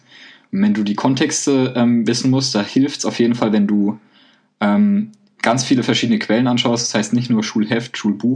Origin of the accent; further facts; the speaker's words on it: Baden-Württemberg, Germany; ich komme aus Baden-Württemberg